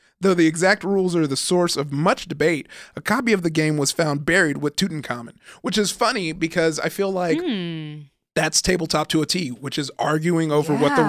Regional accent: California, United States; growing up in SoCal, our big thing was like...

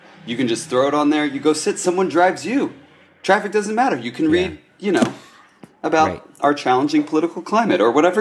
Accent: Ohio, United States; I'm from Ohio. I know that my family is particularly defiant and particularly stubborn

